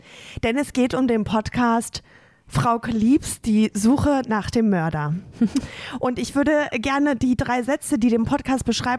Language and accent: German; Paderborn, North Rhine-Westphalia, Germany; ich komme ja aus Paderborn